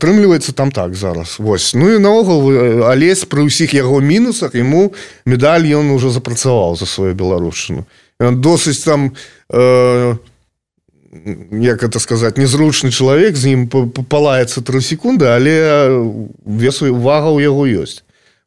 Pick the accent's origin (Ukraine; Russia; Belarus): Belarus; Я уверен, что я белорус, по крайней мере.